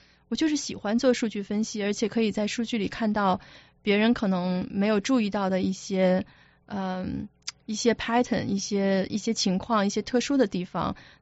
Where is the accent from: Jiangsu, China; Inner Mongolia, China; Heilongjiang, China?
Heilongjiang, China; Harbin; 从小开始吧，我是哈尔滨人